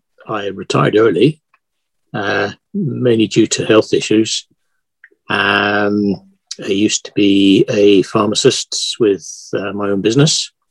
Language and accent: English; Belfast, Northern Ireland, United Kingdom; born or raised there; also born or lived in London